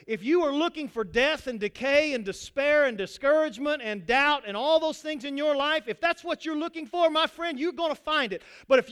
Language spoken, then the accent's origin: English; Texas, United States; I grew up in West Texas, and some of the places in West Texas are very beautiful.